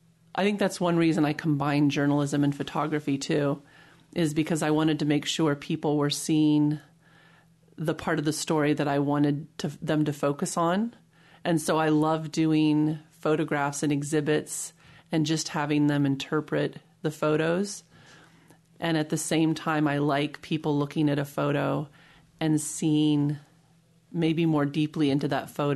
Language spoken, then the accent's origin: English; Iowa, United States; also born or lived in Seattle, Washington / Middle East; I was born in Seattle, Washington, only lived there 2 years. So most of my life has been in Iowa. And I did spend about 16 years over in the Middle East as a photojournalist.